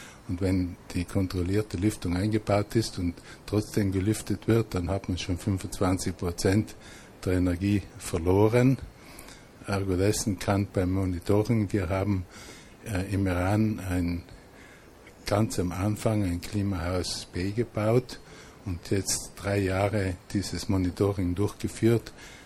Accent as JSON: {"language": "German", "region": "Trentino-Alto Adige", "country": "Italy", "said": "bei uns in Südtirol sind wir da etwas weiter"}